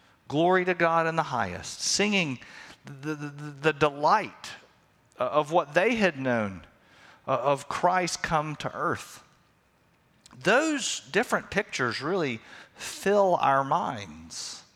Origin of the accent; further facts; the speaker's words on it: the South, United States; As a child growing up in the South, we would watch WGN.